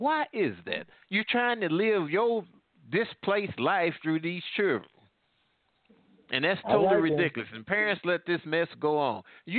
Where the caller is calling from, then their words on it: Midwest, United States; Well, I'm calling from the Midwest.